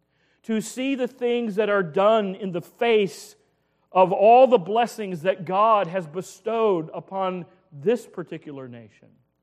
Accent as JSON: {"language": "English", "country": "United States", "said": "I am thankful that I am an American."}